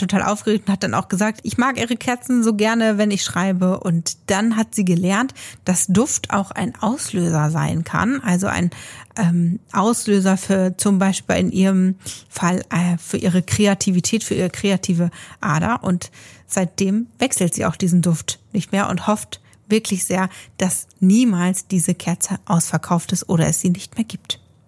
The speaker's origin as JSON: {"language": "German", "region": "Lower Saxony", "country": "Germany", "said": "ich als Ostfriesin kann mich natürlich super gut damit identifizieren."}